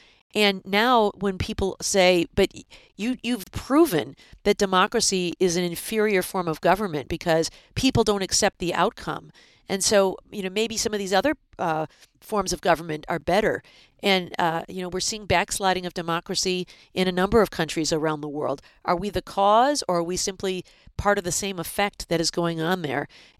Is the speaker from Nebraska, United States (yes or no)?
no; Michigan, United States; Yeah, so in my home state of Michigan during COVID